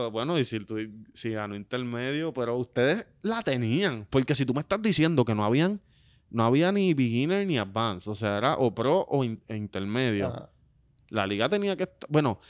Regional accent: Las Piedras, Puerto Rico; yo soy de Las Piedras. Las Piedras, Corillo, el área este del país, a 45 minutos sin tapón

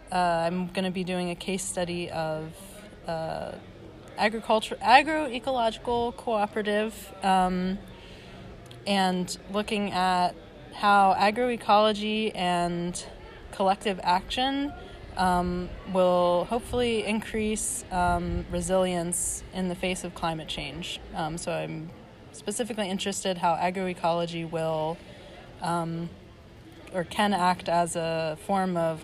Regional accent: Lancaster, Pennsylvania, United States; moved away as an adult; also born or lived in Chicago; now in Berlin, Delaware, United States; I am from Lancaster, Pennsylvania. I studied geography in Chicago at DePaul University.

